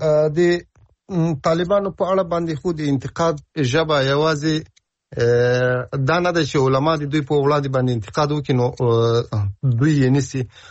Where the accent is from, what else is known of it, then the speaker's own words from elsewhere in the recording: Ghazni, Afghanistan; زه تاسو ته معلومه ده زه د غزنی ولایت یم